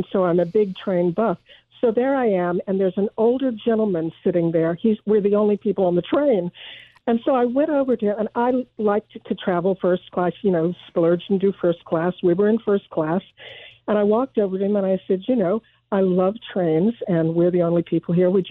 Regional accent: Atlanta, Georgia, United States; also born or lived in Worcester, Massachusetts; And I grew up in the South in Atlanta, where the train stations then were opulent.

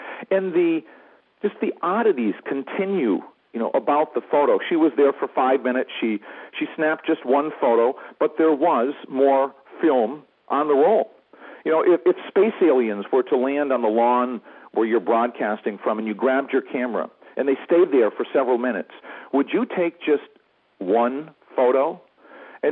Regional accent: New York, United States; now in New Zealand; Well, I grew up on Lake Champlain. We have a several hundred acre farm at the base of Lake Champlain

